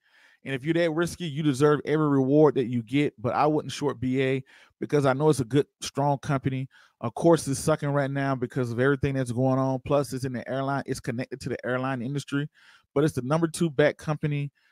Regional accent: Georgia, United States; I'm a little bit more comfortable because I'm from Georgia.

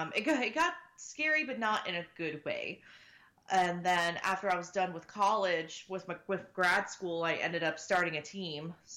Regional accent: San Diego, California, United States; I'm originally from San Diego. So I was also, you know, commuting back and forth to and from

